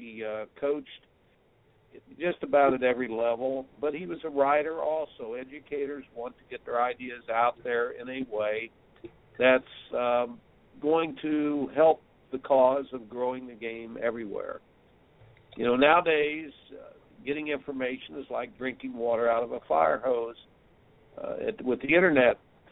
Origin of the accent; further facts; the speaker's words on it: Indianapolis, Indiana, United States; I remember I grew up in Indianapolis, and when the pros came to town once a summer at this club up on the west side of town